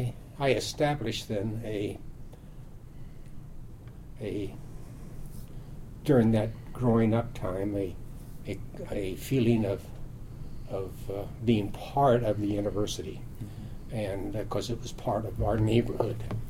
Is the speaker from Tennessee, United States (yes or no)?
no; Des Moines, Iowa, United States; also born or lived in Sterling, Illinois; Well, I was born in Whiteside County, Illinois, the town of Sterling, and my parents had lived in this little town of DeWitt, Iowa, but Sterling had the facilities to receive my mother's birth. And but when I was two, we moved to Des Moines